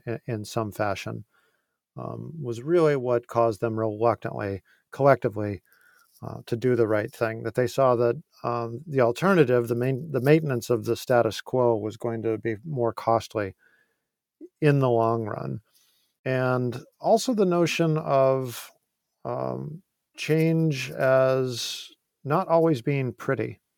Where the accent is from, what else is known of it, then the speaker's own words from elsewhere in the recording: United States; because I'm not Jamaican, I'm American.